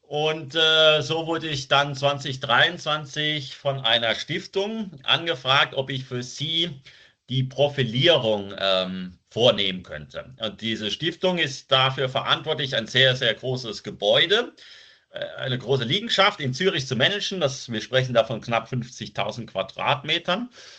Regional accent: Rhineland-Palatinate, Germany; now in Switzerland; ich komme aus der Pfalz

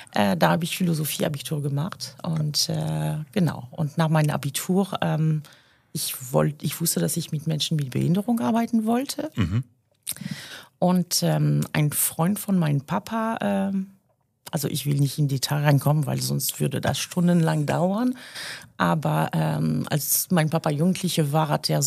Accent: Brittany, France; German is a second language; now in Germany; Ja, also ich bin in Frankreich die Nähe von die Bretagne. Groß geworden.

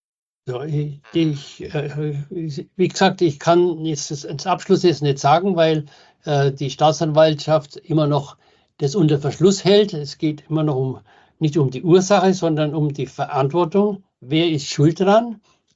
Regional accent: Bavaria, Germany; Jetzt komme ich zwar aus Bayern

